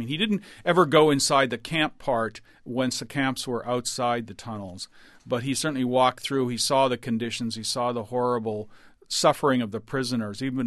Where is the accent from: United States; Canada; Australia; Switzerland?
Canada; Since I'm originally from Canada, this interests